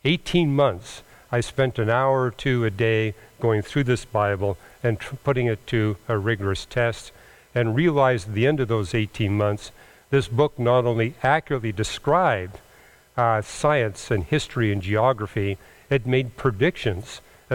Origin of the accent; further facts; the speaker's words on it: British Columbia, Canada; something I appreciated when I was growing up in British Columbia.